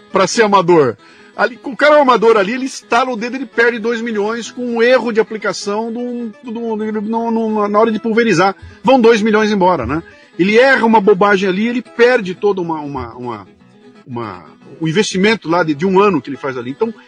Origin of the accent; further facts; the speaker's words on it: Bauru, São Paulo, Brazil; Eu sou de Bauru, né, cara? Então eu tenho o pé lá, né?